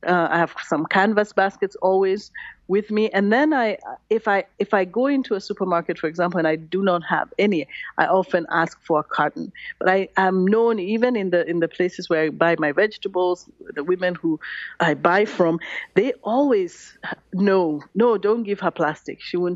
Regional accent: Kenya; as a Kenyan, as a Kenyan who has traveled quite a bit around my country

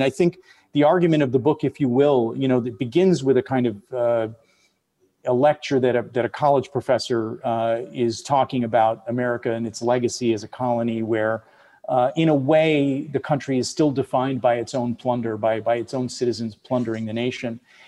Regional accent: Wisconsin, United States; I come from Wisconsin and I spent a lot of time still back in my home state.

